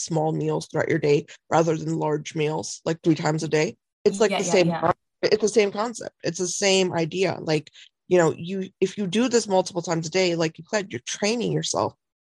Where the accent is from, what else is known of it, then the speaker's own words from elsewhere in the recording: India; I'm Indian. I was born into a family that, you know, believes in yoga. We believe in meditation.